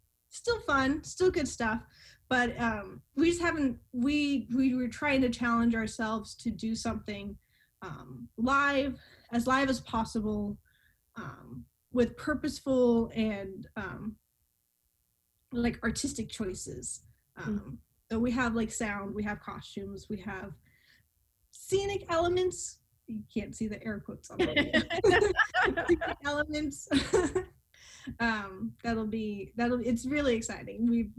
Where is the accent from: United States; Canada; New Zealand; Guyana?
United States; Los Angeles, California; So I am originally from Los Angeles, and some of my theater friends in LA have been very bored during this quarantine